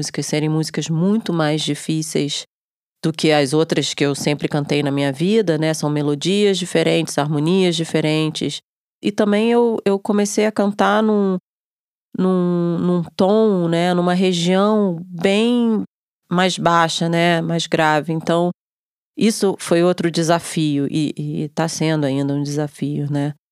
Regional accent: Rio de Janeiro, Brazil; eu sou carioca

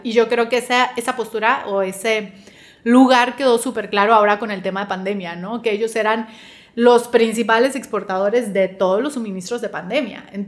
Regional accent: Mexico; yo como importador mexicano, yo estoy aquí en mi casa

